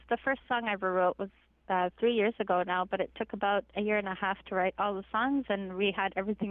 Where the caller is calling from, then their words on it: Iqaluit, Nunavut, Canada; So I'm calling from Iqaluit, Nunavut.